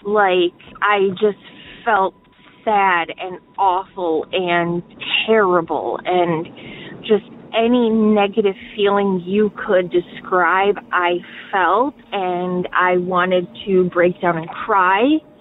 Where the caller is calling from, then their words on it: Detroit, Michigan, United States; I am calling from the Detroit area